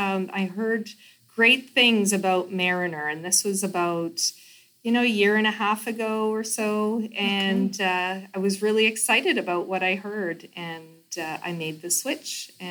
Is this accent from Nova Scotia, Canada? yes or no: no; Saint John, New Brunswick, Canada; Well, I live in New Brunswick now, and I grew up in New Brunswick, right in St. John.